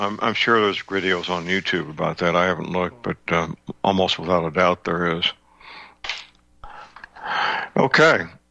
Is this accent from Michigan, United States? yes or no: no; St. Louis, Missouri, United States; my hometown, St. Louis, Missouri